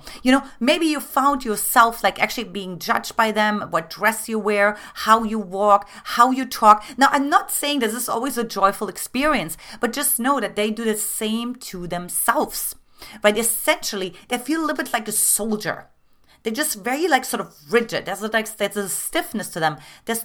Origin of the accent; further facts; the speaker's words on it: eastern Germany, Germany; I come from Eastern Germany